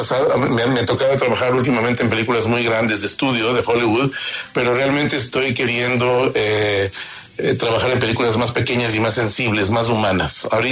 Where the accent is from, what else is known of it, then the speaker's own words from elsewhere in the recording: Ecuador; fue para mí fantástico trabajar en mi país, trabajar en mi mundo, trabajar con la luz que hay en el Ecuador, ¿no?